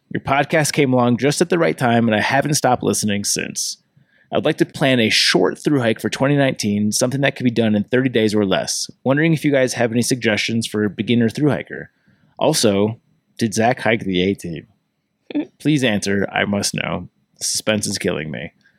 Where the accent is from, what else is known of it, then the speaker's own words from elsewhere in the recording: Midwest, United States; I'm from the Midwest, so I know what it has to offer.